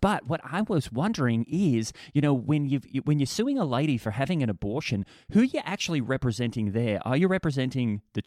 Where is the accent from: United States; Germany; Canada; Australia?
Australia; I'm from Australia